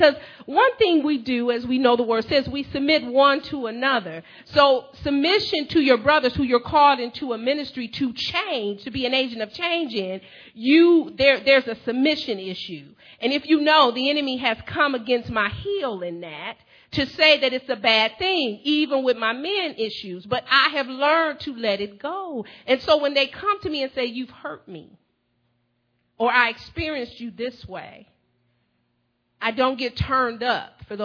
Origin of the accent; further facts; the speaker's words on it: Flint, Michigan, United States; Because I'm from Flint, and it don't go away like that.